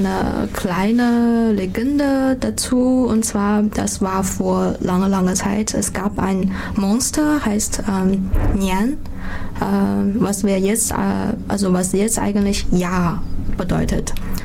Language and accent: German; northern China, China; German is a second language; now in Jena, Germany; Ich komme aus Nordchina, also in der Nähe von Peking.